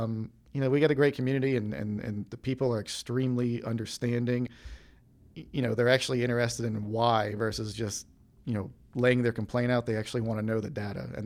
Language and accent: English; Raleigh, North Carolina, United States; So I was actually born and raised in Raleigh.